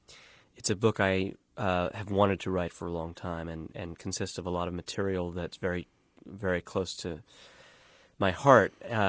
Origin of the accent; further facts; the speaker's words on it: Brooklyn, New York, United States; But in this book, I've really let myself go completely at this personal material of growing up in Brooklyn in the 70s